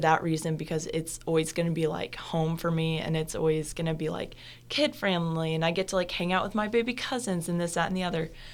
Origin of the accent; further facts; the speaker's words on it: the South, United States; because I grew up in the South, I grew up on the beach.